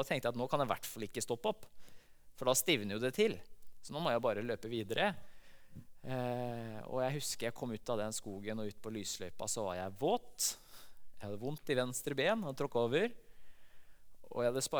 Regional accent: Halden, Østfold, Norway; For de som ikke kjenner meg, jeg kommer fra Halden.

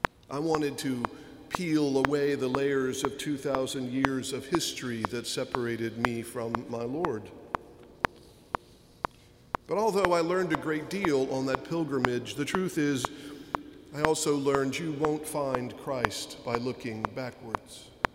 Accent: Washington, District of Columbia, United States; born there; I was born in Washington, D.C., a little more than a month after the original march in 1963

